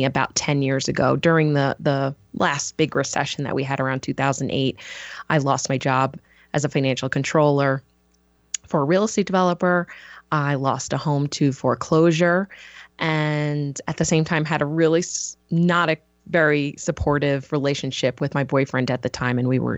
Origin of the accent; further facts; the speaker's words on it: New York, United States; now in Colorado, United States; I grew up in New York, and I went to business school to work in finance and work down on Wall Street